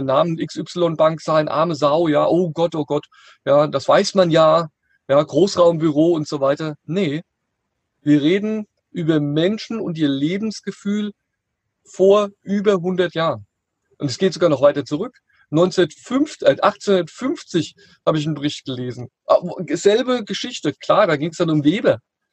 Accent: Hesse, Germany; Also ich komme ja hier aus der Nähe von Frankfurt

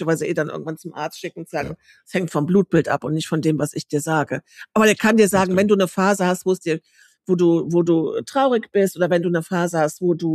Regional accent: Rhineland, Germany; ich bin Rheinländerin.

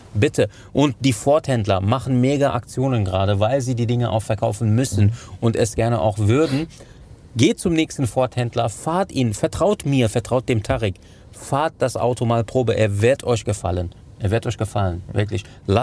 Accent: Cologne, North Rhine-Westphalia, Germany; Als Kölner, das tut mir in der Seele weh

